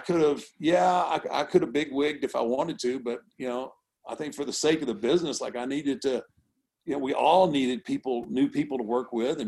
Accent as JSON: {"language": "English", "town": "Houston", "region": "Texas", "country": "United States", "tie": "born or raised there", "said": "So I grew up in Houston with Paul Bosch."}